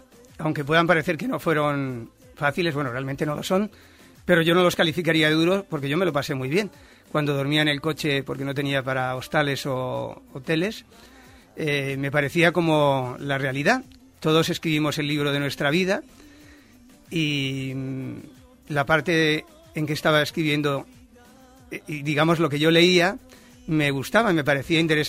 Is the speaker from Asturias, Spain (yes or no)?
yes; Llanes, Asturias, Spain; Sí, yo soy de Asturias, aunque realmente de Llanes, que digamos de al mar, pero yo soy de allí, solo estuve unos meses, porque a mí me fabricaron en Caracas, Venezuela, pero mis padres querían que naciera en España, y como mi madre es asturiana, se vino para aquí.